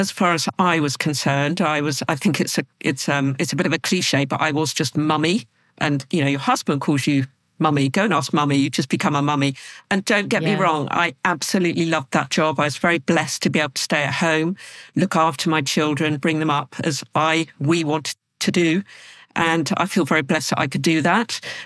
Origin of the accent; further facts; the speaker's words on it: Guildford, South East England, United Kingdom; I was born in Guildford, Surrey, so I still live very locally. So it's my hometown and I still love it to bits. My father still lived in the house that we were brought up in.